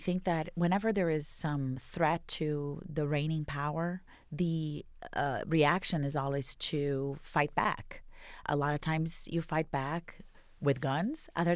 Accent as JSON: {"language": "English", "country": "Brazil", "tie": "born or raised there", "moved": "as an adult", "lives_now": "Arizona, United States", "said": "I'm from Brazil. I grew up there. I came to this country. I was 25. I've been in Arizona for, it's going to be 7 years this summer."}